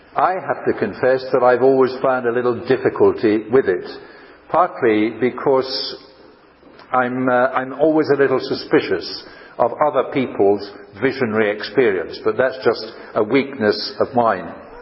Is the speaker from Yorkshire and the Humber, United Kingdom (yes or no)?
yes; Yorkshire and the Humber, United Kingdom; now in Switzerland; I grew up in Yorkshire, and Yorkshire people are given to boasting about that.